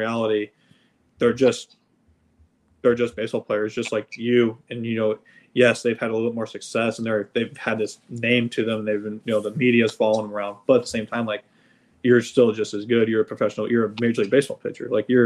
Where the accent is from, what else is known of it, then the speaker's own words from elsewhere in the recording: St. Louis, Missouri, United States; especially growing up in St. Louis, being a Cardinal fan